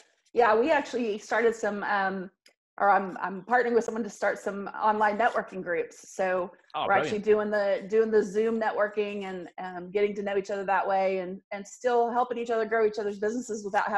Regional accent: Abilene, Texas, United States; Well, I'm a self-proclaimed small town Texas girl. Born and raised in Abilene, Texas, which if you don't know anything about Abilene, it's a tiny little church town, church on every corner.

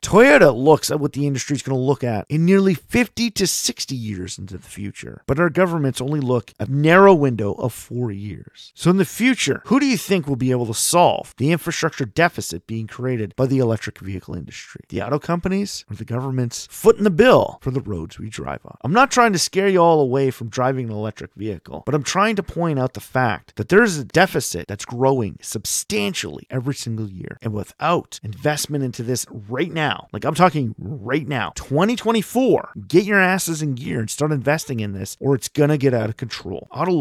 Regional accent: Canada; This doesn't just go for my home country, Canada.

